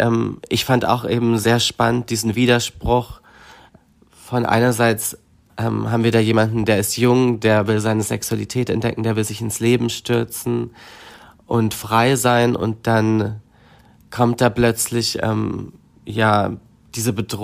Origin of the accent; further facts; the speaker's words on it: Bavaria, Germany; accent: Bavarian; weil das Bayern ist halt mein Heimatort, da bin ich aufgewachsen. Ich spreche den Dialekt auch und ich habe da einfach nochmal einen stärkeren persönlichen Bezug dazu.